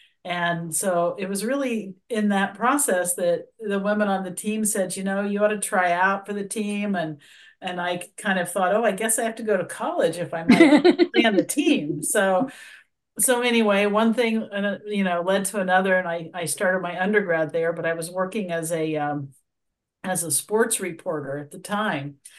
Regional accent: Indiana, United States; You know, it is true. I grew up in Indiana, and I was really quite the sports fanatic, and including wishing that I could be a quarterback of an NFL team.

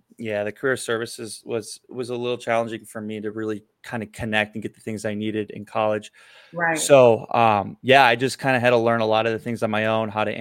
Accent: Illinois, United States; So I grew up in Illinois, went to college.

